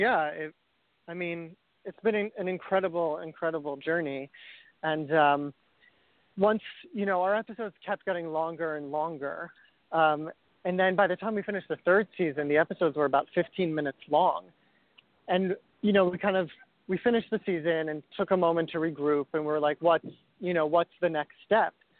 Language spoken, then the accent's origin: English; Israel; I grew up in Israel. My mom's American and my dad's Israeli. And I would spend my summers coming to New York to visit my family, my mom's side of the family.